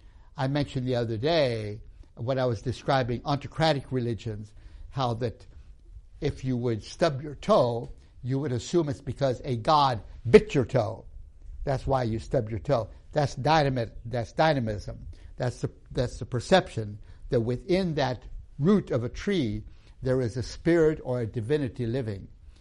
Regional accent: Tanzania; I grew up in Tanzania. And when I say I grew up in this environment in Tanzania

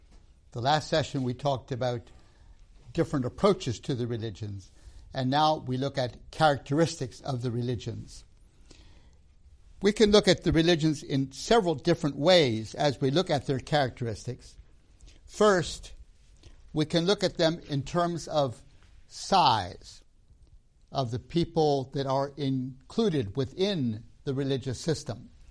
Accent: Tanzania; The Zanaki, among whom I grew up in Tanzania

